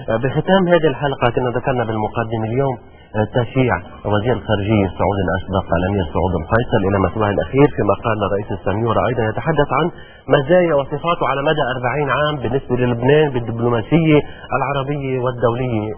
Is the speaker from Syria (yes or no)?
yes; Homs, Homs Governorate, Syria; وانا حمصي